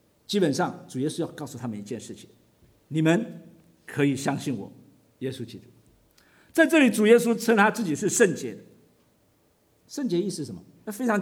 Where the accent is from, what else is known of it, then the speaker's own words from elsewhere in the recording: China; moved away; 就像我们中国人来到这边，久久我们的下一代也许还会讲一点中文，我的孩子已经不太会写中文，可能再过几代他们整个语言都忘记了